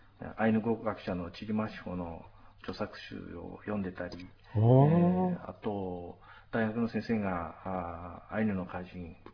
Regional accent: Sapporo, Hokkaido, Japan; 生まれも育ちも札幌です。

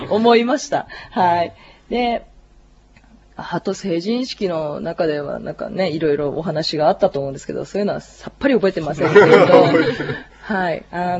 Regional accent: Iwate, Japan; also born or lived in Sendai, Japan; 私は岩手出身なんですけれど、宮城県の仙台の大学に行ってたので、

